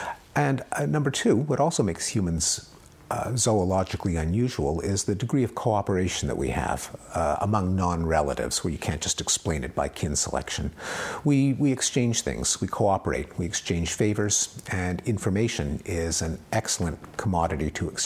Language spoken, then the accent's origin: English; Montreal, Quebec, Canada; also born or lived in Massachusetts, United States; I was born in Montreal, part of the English-speaking community in Montreal. Grew up there, spent my first 22 years in Montreal, went to McGill University